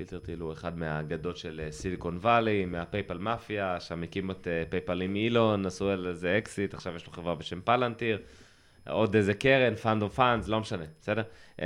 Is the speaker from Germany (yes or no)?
yes; Germany; Hebrew is a second language; אני באמת גרמני